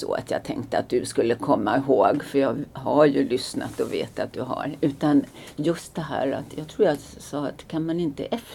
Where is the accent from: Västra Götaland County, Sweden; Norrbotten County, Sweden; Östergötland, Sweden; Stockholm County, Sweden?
Stockholm County, Sweden; accent: Stockholm; min dialekt har alltid varit stockholmska.